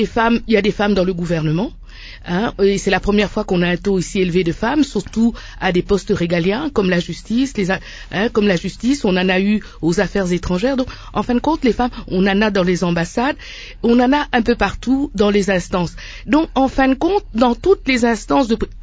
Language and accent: French; DR Congo; chez nous en RDC